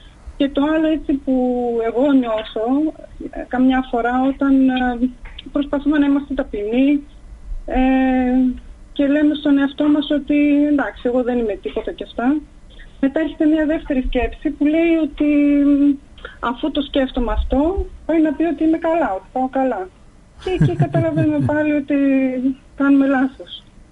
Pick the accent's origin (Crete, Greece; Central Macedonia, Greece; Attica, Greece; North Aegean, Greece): Central Macedonia, Greece; Gomati; από Χαλκιδική είμαι. Γωμάτι λέγεται το χωριό μου.